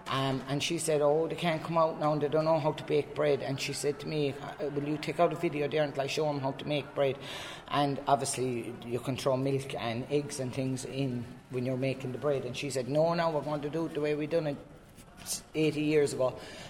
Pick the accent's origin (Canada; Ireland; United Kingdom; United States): Ireland; Killarney, Munster; I'm from Killarney and I'm working in Kerry Travellers Community Development Project.